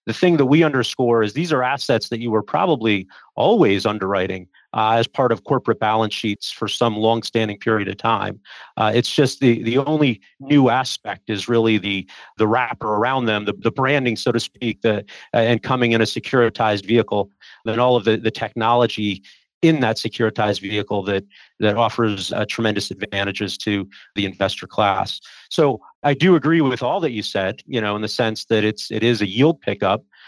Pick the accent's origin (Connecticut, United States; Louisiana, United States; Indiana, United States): Connecticut, United States; Hamden; But I grew up in Hamden, Connecticut.